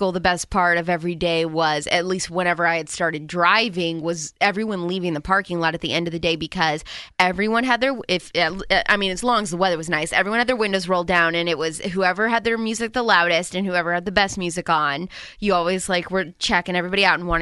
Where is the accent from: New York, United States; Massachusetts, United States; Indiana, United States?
Indiana, United States; I grew up in Southern Indiana, so I went to Floyd Central High School.